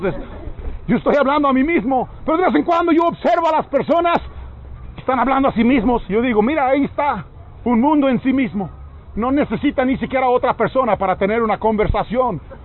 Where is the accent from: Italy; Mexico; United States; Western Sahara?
United States; especialmente en mi tierra, en Estados Unidos.